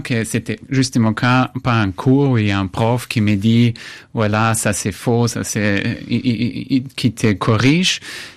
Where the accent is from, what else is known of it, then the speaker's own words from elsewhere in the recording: Salzburg, Austria; French is a second language; moved away as an adult; now in Paris, France; Moi, je viens d'Autriche, de Salzbourg, et en 2009, j'ai décidé de quitter ma ville, mon pays, pour faire une expérience ailleurs.